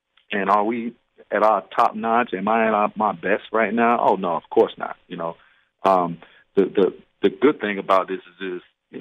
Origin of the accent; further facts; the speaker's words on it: Tampa, Florida, United States; I tell you what, growing up in Tampa, I remember back in the day